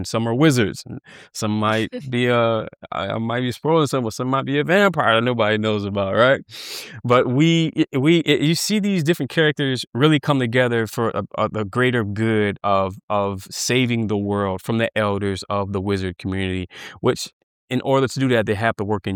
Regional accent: New Orleans, Louisiana, United States; And I think it comes from like my Southern roots. I'm from New Orleans.

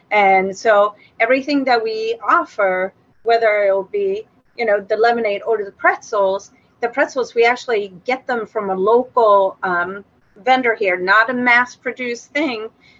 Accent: Sweden; I'm from Sweden

